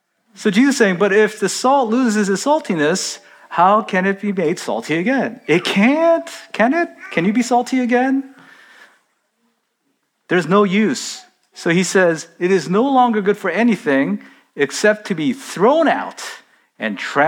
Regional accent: South Korea; when I was growing up in Korea, they would just salt and dry fish all year

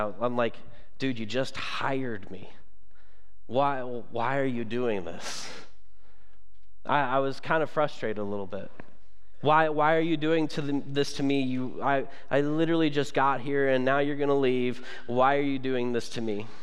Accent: Kentucky, United States; we planted a church in my hometown in Kentucky.

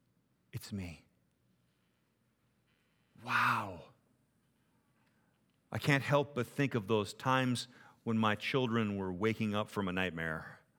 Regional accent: Southern United States, United States; accent: southern; My apologies to anybody who may be offended by my southern accent.

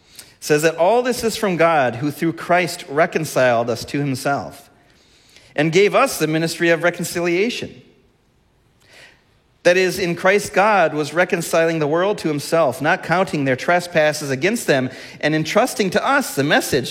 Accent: Blaine, Minnesota, United States; I'm from the area. You know, I grew up in Blaine.

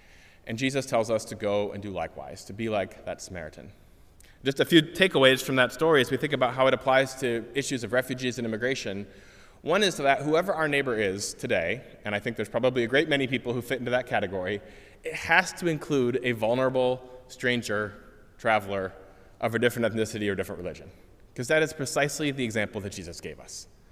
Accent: United States; because I'm an American.

